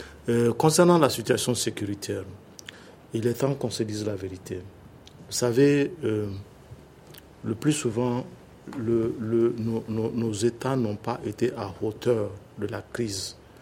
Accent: Niono, Ségou, Mali; Par exemple, moi, je suis de Niono.

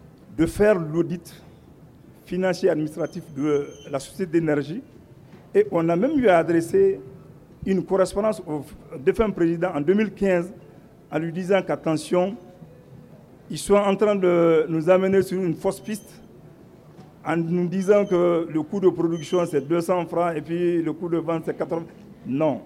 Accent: Mali; moi, en tant que Malien

